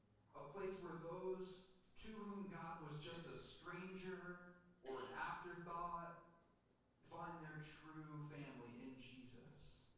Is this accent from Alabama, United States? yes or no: no; Jackson, Michigan, United States; Like when I go to Jackson, Michigan, my hometown, I do not stay at an Airbnb.